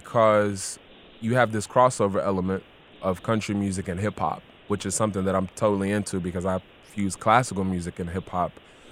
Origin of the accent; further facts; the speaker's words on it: Louisville, Kentucky, United States; born and raised in West End, Louisville.